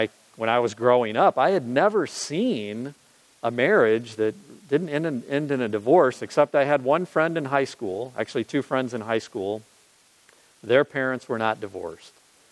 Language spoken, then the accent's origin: English; Illinois, United States; My father, Carl, I grew up in Illinois.